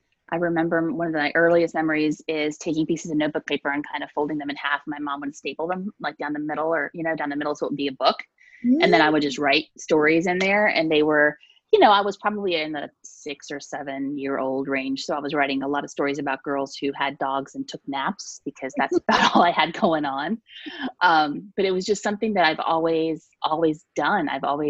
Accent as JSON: {"language": "English", "region": "Virginia", "country": "United States", "tie": "born or raised there", "also_born_or_lived": "Florida", "moved": "as an adult", "said": "I'm born and raised in Virginia, mm-hmm. and I went to Virginia Tech, go Hokies. And from there, we moved to Florida probably in the mid-90s or so."}